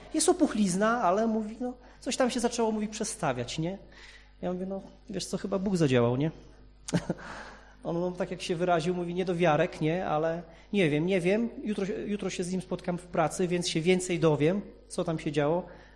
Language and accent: Polish; Kętrzyn, Warmian-Masurian Voivodeship, Poland; jestem z Kętrzyna i chciałbym z wami się w ogóle